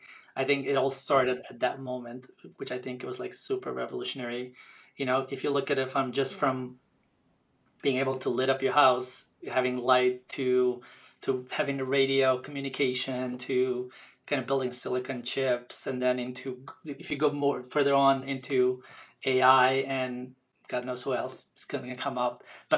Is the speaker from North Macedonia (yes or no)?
yes; North Macedonia; English is a second language; moved away as an adult; I was born and grew up in a small, tiny country in the south of Europe called Macedonia. I was there until the end of my high school years.